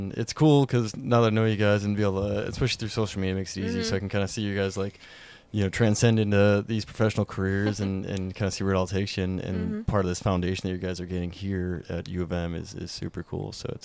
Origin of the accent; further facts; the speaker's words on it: Whitehall, Montana, United States; probably even Whitehall, my hometown, and folks might not even know about it.